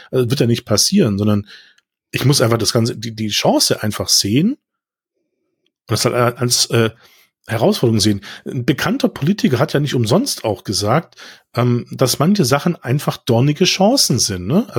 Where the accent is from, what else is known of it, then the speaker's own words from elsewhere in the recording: Stuttgart, Baden-Württemberg, Germany; Ich komme aus Stuttgart.